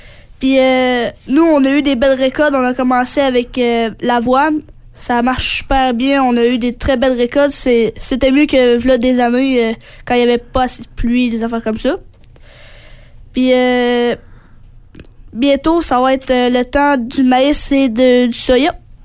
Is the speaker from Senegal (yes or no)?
no; Sainte-Françoise, Quebec, Canada; je parle de l'agriculture chez moi à Sainte-Françoise.